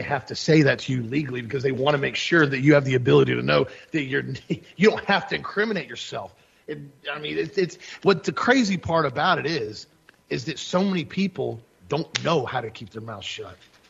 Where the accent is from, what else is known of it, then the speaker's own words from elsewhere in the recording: United States; as an American, as a patriot